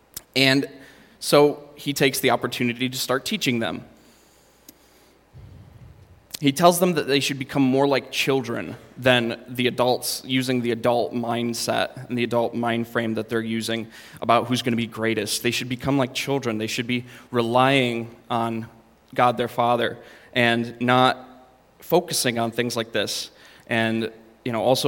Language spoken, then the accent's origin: English; New York, United States; but I got stuck, and I, you know, as a New Yorker, I did everything I could to get it unstuck.